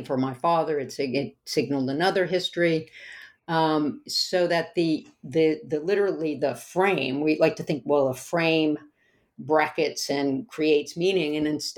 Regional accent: the South, United States; So I talk about how, you know, where I grew up in the South, folks had … Confederate flags or Jesus hanging on their wall.

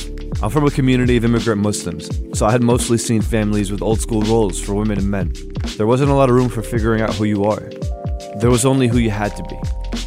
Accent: Newark, New Jersey, United States; I heard that a lot growing up in Newark, New Jersey.

